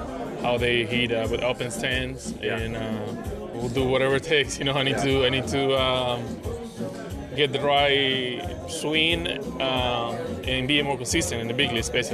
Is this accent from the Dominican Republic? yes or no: yes; Dominican Republic; now in United States; And I brought it to my hometown, Dominican Republic.